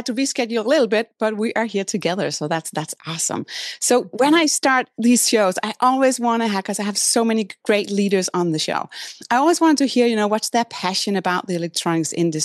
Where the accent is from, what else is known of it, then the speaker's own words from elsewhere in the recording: Denmark; So I'm originally from Denmark.